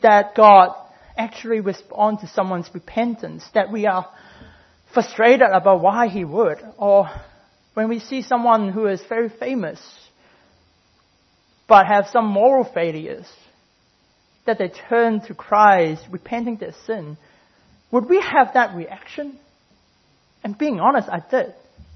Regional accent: Hong Kong; moved away as an adult; So I grew up in Hong Kong. So I lived there for 19 years before I moved here.

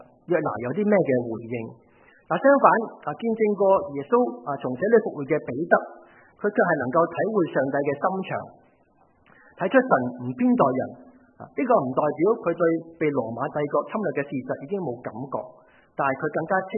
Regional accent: Hong Kong; 我们香港人跟你讲 sorry 通常有两种的讲法的嘛

